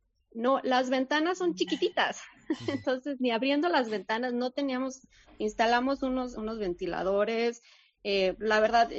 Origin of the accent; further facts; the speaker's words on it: Mexico; now in Canada; Para mí, que soy mexicana, 49 grados centígrados, o sea, no los vivo ni siquiera en el norte de México. Yo soy de una zona desértica, es una temperatura extrema.